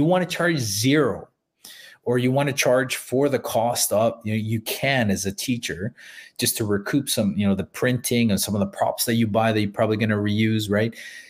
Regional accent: El Salvador; now in Canada; Look, I mean, I'm from El Salvador and the goal is to move back there someday.

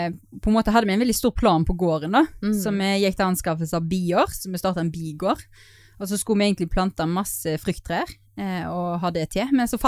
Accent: Skånevik, Vestland, Norway; Jeg kommer fra Skånevik, så jeg er bittelite bygd nær i Sunnhordland. Eller jeg vet ikke om det heter Hordland lenger, Sunnvestland eller noe sånt. Og det er liksom sånn veldig forbundet med Bergen da.

